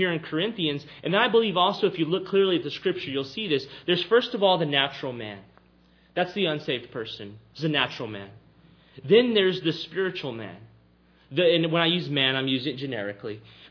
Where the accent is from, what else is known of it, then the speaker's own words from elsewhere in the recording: Texas, United States; Now, growing up in South Texas, I liked the word carne because it meant there was meat in there.